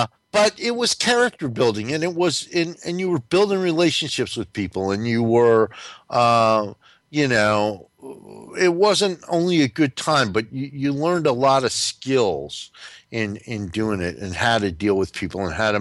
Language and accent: English; New Jersey, United States; also born or lived in New York City / Washington / St. Louis; when I was a kid, I grew up in North New Jersey.